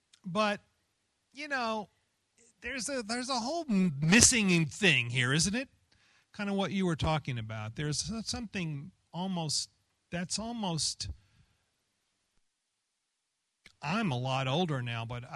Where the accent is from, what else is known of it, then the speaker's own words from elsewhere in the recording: the South, United States; And I grew up in the South in the evangelical world, and I love these people and admire them in so many ways